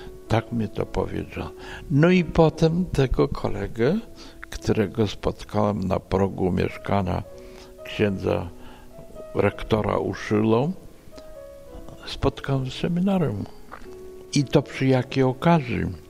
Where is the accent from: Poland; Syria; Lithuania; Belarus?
Lithuania; Vilnius County; u nas na Wileńszczyźnie wojna się skończyła 7 lipca 1944 roku